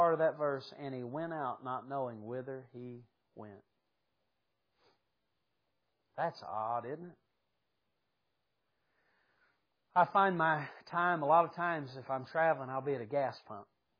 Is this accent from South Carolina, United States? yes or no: no; Yadkinville, North Carolina, United States; I was born and raised near Yadkinville, North Carolina.